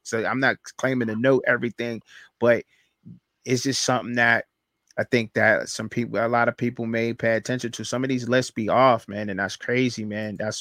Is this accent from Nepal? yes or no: no; Pittsburgh, Pennsylvania, United States; I'm from Pittsburgh.